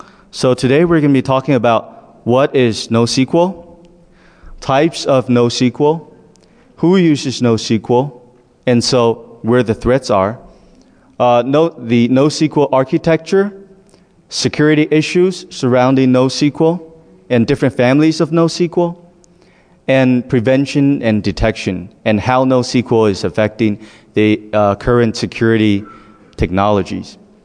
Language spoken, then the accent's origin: English; Taiwan; Most of Omri's are based out of Taipei, and we're all from Taiwan.